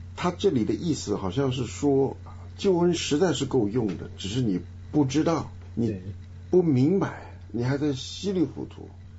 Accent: China; 因为你信真的不是像我们中国人想的这个好像很费力的去做的一件事情

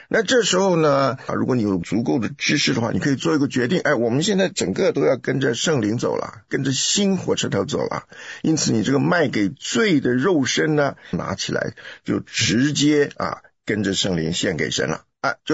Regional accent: China; 因为我们中国人是没有文法的一个民族

